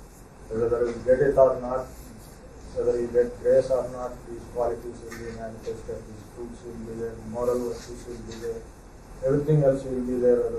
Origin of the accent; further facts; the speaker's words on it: India; I came from India where the independence movement was non-violent.